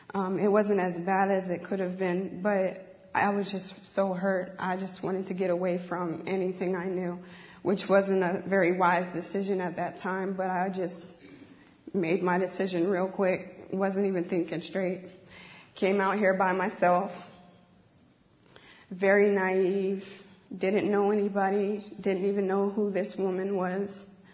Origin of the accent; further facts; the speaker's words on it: East Coast, United States; I was carrying my bags in these hills in Washington. I'm from East Coast, okay?